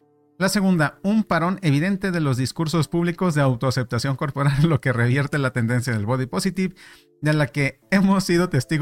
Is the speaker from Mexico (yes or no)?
yes; Mexico; Bueno, soy mexicano.